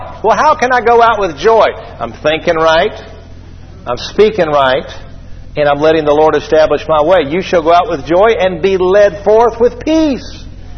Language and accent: English; Georgia, United States; I said, well, you know, you have to pardon me. I'm from Georgia. I said, how can it be both wicked and good?